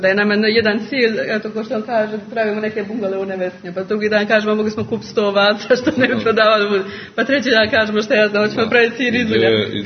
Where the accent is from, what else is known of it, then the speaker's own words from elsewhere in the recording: Mostar, Federation of Bosnia and Herzegovina, Bosnia & Herzegovina; Mi smo iz Mostara, pa onda su dosta naših vamo izbjegli u Trebinje, onda se dolazilo češće u Trebinje, tako sam ja upoznala Trebinja.